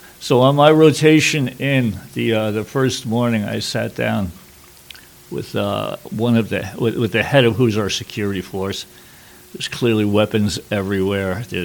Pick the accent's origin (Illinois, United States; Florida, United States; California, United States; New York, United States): New York, United States; New York City; Those are my initials … I'm from New York City.